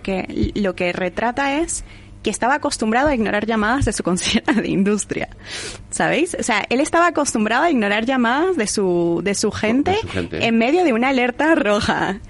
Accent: Venezuela; now in Spain; como venezolana

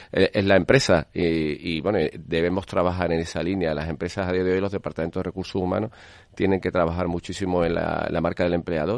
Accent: Seville, Andalusia, Spain; born there; also born or lived in Madrid, Spain / Bogotá, Colombia; Sevilla, donde nací, en Madrid estuve un tiempo con Price, y en Bogotá, en Colombia

